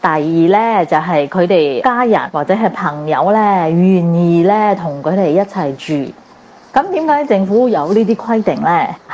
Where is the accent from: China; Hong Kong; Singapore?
Singapore; 各位哥哥姐姐大家好，我是新加坡的